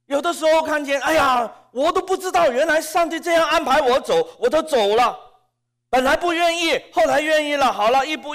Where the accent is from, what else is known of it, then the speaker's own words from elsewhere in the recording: Hong Kong; Chinese is a second language; moved away as an adult; 我也没有学，家里也没有讲，我一直在香港长大，我做传道一直是用广东话，要不就是用英语。我1992年过来维珍修进修神学，毕业了95年，本来想要回香港继续我的工作